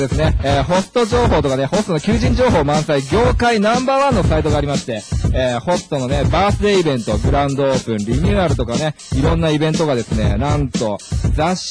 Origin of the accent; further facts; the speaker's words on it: Urawa, Saitama, Japan; 出身はですね、埼玉県の浦和市というところがあって浦和生まれ浦和育ちですね。今現在33歳です。